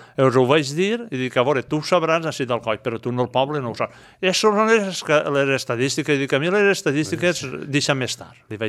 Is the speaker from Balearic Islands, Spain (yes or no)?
no; Gaianes, Valencian Community, Spain; born there; El meu poble, jo, soc nascut allí, em van dir foraster, m'han dit de tot. Més amor, jo tinc molt amor al meu poble. I tots els dies estic en Gaianes.